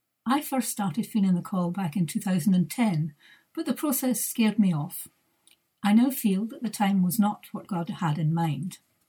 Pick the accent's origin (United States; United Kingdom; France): United Kingdom; West Kilbride, Scotland; I come from West Kilbride, where I attend West Kilbride Parish Church.